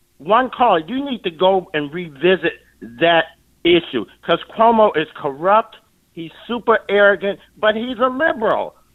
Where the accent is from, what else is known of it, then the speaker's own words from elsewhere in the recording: Chicago, Illinois, United States; and I grew up in Chicago, I went to public school from kindergarten all the way through 12th grade, went to a public university for undergrad.